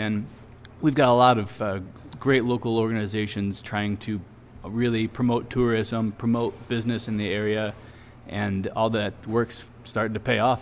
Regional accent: Port Clinton, Ohio, United States; I was born and raised in Port Clinton.

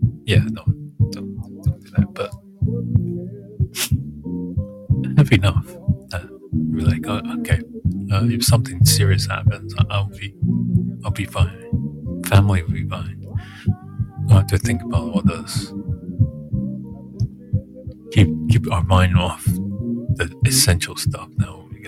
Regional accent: Taipei, Taiwan; Where I grew up in Taiwan, we had in Taipei, we had this little restaurant, little pastry restaurant that makes this.

